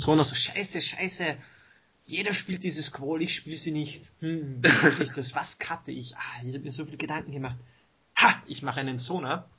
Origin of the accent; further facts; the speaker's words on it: Austria; also ich komme aus Österreich